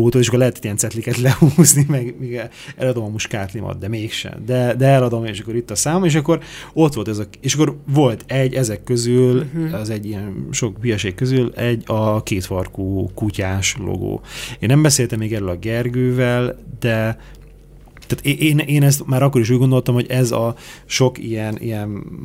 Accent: Szeged, Csongrád-Csanád, Hungary; Amúgy az dolog érdekes, hogy én szegedi vagyok, én ott nőttem föl

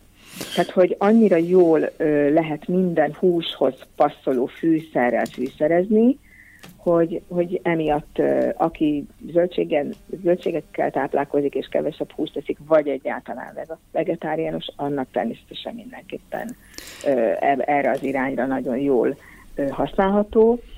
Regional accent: Great Hungarian Plain, Hungary; alföldi vagyok egyébként

